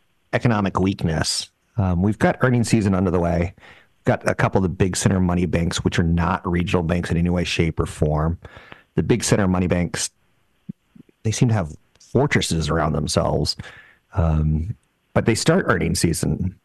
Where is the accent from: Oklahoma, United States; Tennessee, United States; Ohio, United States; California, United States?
California, United States; Now, well, I'm a Californian, and a large part of my show is California-based